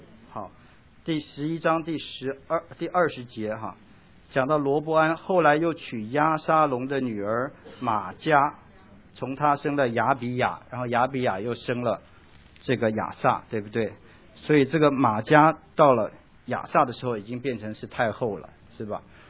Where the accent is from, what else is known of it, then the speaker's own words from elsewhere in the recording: China; 跟我们中国人的那个中元节鬼节差不了多少哈